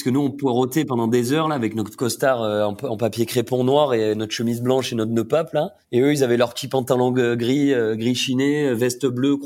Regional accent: Cassis, Provence-Alpes-Côte d'Azur, France; Comme j'avais fait des saisons à Cassis parce que j'ai grandi à Cassis

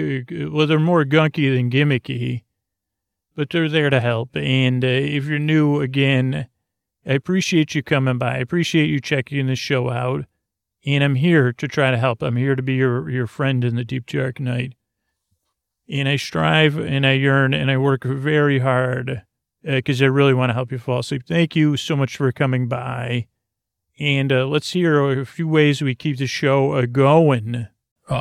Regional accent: Syracuse, New York, United States; the fair really is a big deal to a child growing up in Syracuse, New York, at least to me.

